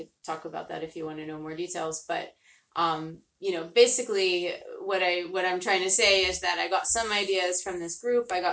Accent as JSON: {"language": "English", "country": "United States", "moved": "as an adult", "said": "So, you know, as you know, I'm originally from the US, as everyone immediately can tell from my accent."}